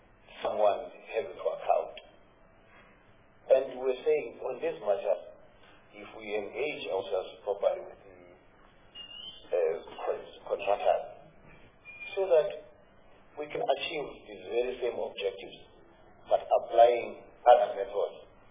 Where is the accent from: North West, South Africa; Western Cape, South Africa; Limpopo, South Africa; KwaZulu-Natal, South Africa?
Limpopo, South Africa; I'm from Limpopo.